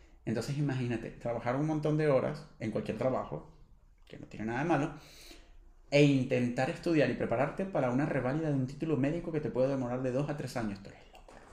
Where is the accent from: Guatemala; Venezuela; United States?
Venezuela; moved away as an adult; also born or lived in Colombia; now in Spain; me impactó emocionalmente más cuando salí de Colombia para España que cuando salí de Venezuela a Colombia.